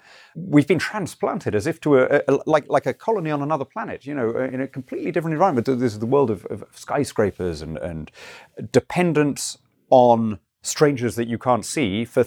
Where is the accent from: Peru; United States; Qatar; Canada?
Peru; When I was growing up in Peru